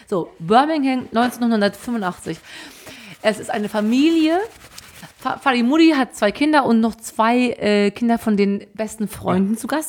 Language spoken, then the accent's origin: German; North Rhine-Westphalia, Germany; ich bin ja aus dem Sauerland.